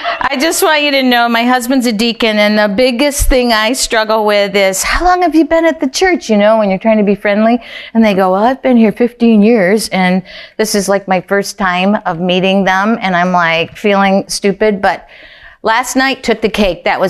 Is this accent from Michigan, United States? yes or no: yes; Kalamazoo, Michigan, United States; I am from the Kalamazoo area in Michigan. I live in a tiny little town called Vicksburg